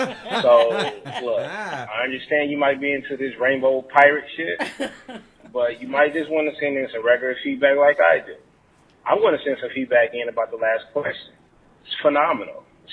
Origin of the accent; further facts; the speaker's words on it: Los Angeles, California, United States; and I'm from California. California people, I take that back. I'm L.A.